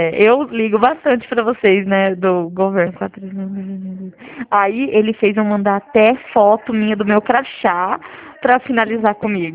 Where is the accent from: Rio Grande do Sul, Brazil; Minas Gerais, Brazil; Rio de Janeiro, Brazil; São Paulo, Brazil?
São Paulo, Brazil; Dracena; also born or lived in Tupã; o meu celular é 018, porque eu sou de Dracena